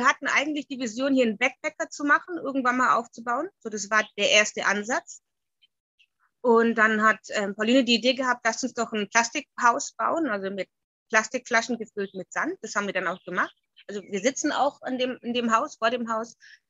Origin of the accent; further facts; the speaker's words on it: Germany; also born or lived in Mozambique; Also ich bin ja 1983 in Mosambik geboren und wie du gesagt hast, als Kleinkind oder als Baby sind wir zurück nach Deutschland.